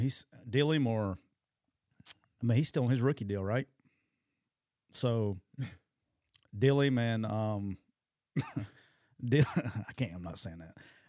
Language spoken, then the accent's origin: English; Alabama, United States; I'm from Alabama. Forgive me.